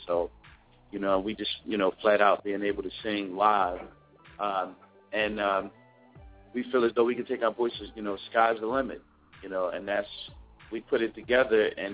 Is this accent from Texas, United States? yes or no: no; Philadelphia, Pennsylvania, United States; We love our city. Born and raised in Philadelphia.